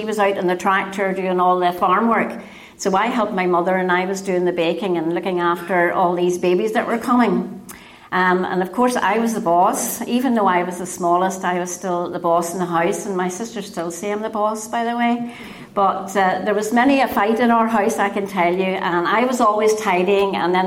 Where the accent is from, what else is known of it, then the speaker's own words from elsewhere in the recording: Ballyness, Northern Ireland, United Kingdom; born there; I was born near Bush Mills in a place called Ballyness.